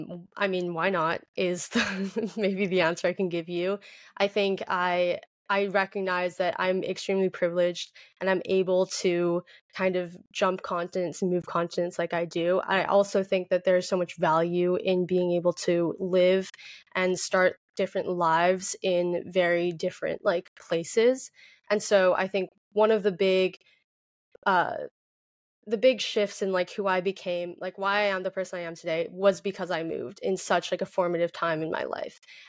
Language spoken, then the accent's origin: English; Hong Kong; now in Los Angeles, United States; Even coming from such an international city like Hong Kong, moving